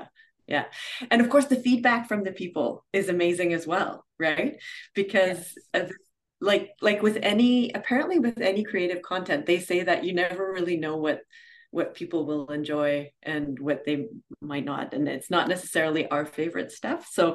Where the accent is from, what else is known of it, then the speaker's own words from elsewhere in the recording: Canada; For me, it was always in my life. I'm French Canadian, and so it was always around.